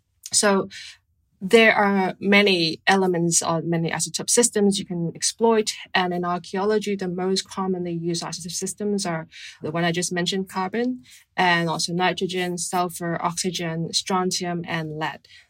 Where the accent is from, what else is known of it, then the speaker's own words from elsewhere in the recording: Hong Kong; because I'm from Hong Kong